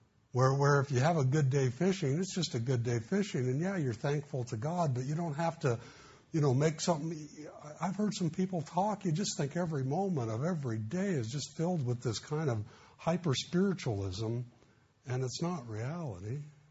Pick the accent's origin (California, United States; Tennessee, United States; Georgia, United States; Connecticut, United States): California, United States; Los Angeles; I grew up in the East LA area, and there was parochial school, and I knew the Catholics wore funny uniforms when they went to school, and I knew I wasn't a Catholic, so I must be a Baptist.